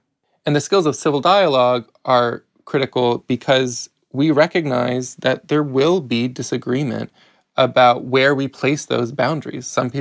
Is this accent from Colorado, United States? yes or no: no; Chicago, Illinois, United States; I grew up outside of Chicago and went to public schools that were majority Hispanic. And I myself am a gringo. I did not grow up speaking Spanish.